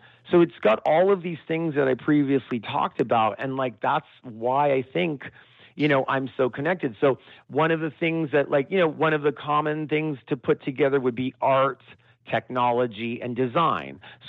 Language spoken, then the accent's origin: English; United States; born there; I'm American born and I have a unusual name